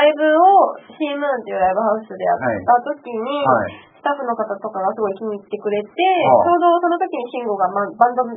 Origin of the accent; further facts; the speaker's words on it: Miyagi, Japan; moved away as an adult; also born or lived in Fukushima; 私は、もともと宮城県出身だったんですけど、うん、18になって